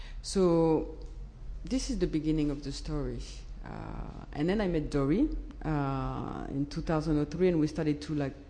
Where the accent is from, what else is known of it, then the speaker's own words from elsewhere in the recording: France; I am from France, but I'm living here now since a year and a half. I lived in the past here for 10 years